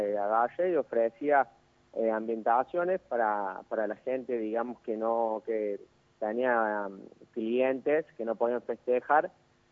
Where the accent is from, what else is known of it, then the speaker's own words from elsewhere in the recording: Colonia Caroya, Córdoba, Argentina; Yo soy de acá de la colonia, soy